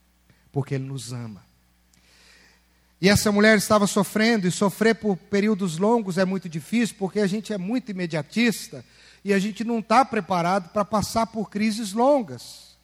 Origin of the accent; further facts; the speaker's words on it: São Paulo, Brazil; born there; Eu nasci na Lapa.